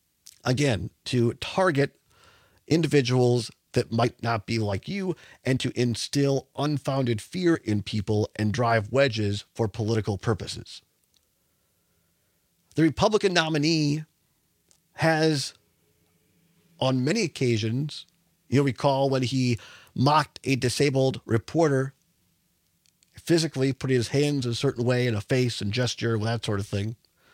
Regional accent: Richland Center, Wisconsin, United States; not too far from my hometown of Richland Center, the Reedsburg community is putting together

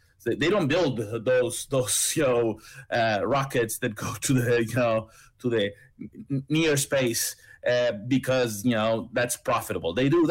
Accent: Argentina; I come from Latin America. We did in Argentina with 200 and something percent.

